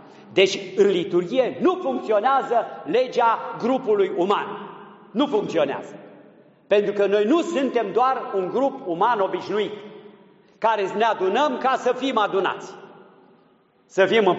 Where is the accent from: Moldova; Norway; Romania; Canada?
Romania; Transylvania; Biserică de Ardeal, îmi pare rău, sunt ardelean, dar asta e situația.